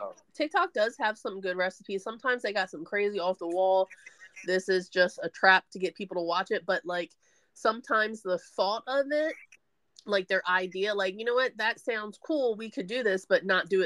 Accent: Baltimore, Maryland, United States; Because even though I grew up in Baltimore, like, my grandmother and them, like, her family, they all were from, like, Iowa, and they all lived on a farm.

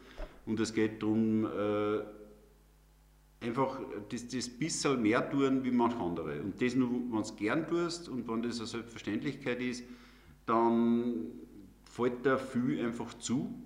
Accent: Bad Schallerbach, Upper Austria, Austria; sprich ich bin in Bad Schollerbach, wo ich aufgewachsen bin

